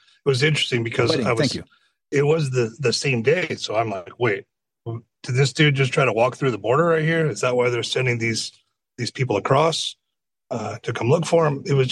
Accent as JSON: {"language": "English", "town": "San Diego", "region": "California", "country": "United States", "tie": "born or raised there", "said": "And I'm from San Diego. I grew up here. The only time I left was for college and when I was in the Army, and then I came right back. This is my home. East County, East San Diego is my home."}